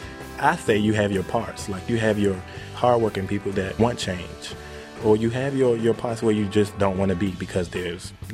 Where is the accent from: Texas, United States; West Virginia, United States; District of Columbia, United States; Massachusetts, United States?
District of Columbia, United States; Washington; I'm from Fort DuPont in southeast Washington, D.C., and I'm 23 years old.